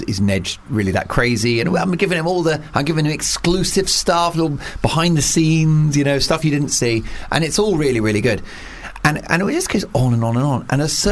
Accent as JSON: {"language": "English", "region": "England", "country": "United Kingdom", "also_born_or_lived": "Scotland", "said": "I don't mean that there was any racism towards me, but I wasn't Scottish. I was an Englishman."}